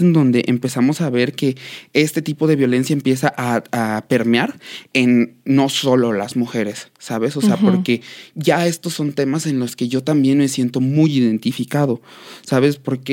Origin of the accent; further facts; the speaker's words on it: Mexico; a pesar de que somos mexicanos